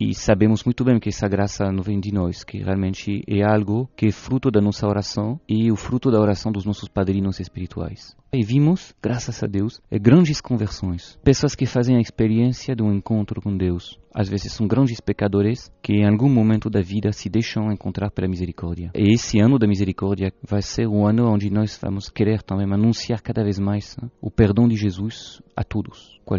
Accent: France; Portuguese is a second language; now in Portugal; tendo pegado esse, um pouco desse sotaque brasileiro, que quando eu falo aqui nas ruas de Lisboa, todo mundo, ah, o senhor é brasileiro, dizendo, eu sou francês.

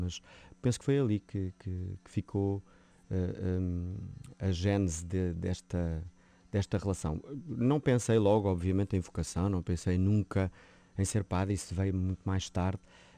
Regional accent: Famões, Lisbon, Portugal; Sim, eu nasci em Lisboa e desde muito novo que moro em Famões, ali no Conselho de Odivelas, onde cresci, né, com a minha família, e de onde só saí para entrar no seminário. Portanto, a minha vida foi sempre aqui na Diocese de Lisboa.

